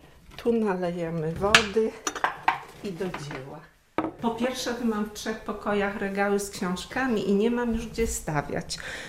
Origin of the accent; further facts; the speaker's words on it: Chojnów, Lower Silesian Voivodeship, Poland; Urodziłam się na Dolnym Śląsku. Między Legnicą a Bolesławcem jest taka mała miejscowość, nazywa się Chojnów. Tam zdałam maturę